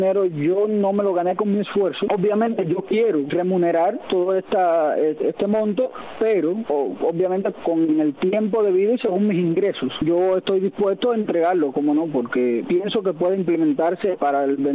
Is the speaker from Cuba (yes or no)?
yes; Cuba; moved away as an adult; now in United States; yo me siento tan patriota cubano como cuando estaba adentro, y ahora que estoy aquí en los Estados Unidos